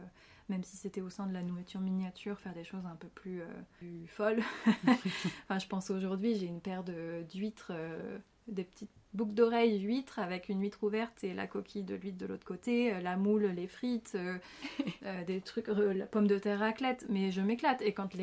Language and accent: French; Lyon, Auvergne-Rhône-Alpes, France; also born or lived in Paris; Parce que je suis lyonnaise